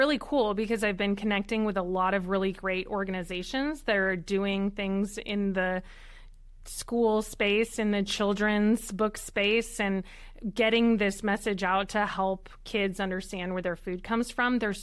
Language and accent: English; California, United States; I grew up in the Bay Area of California near San Francisco, and we just didn't have those resources available in my area.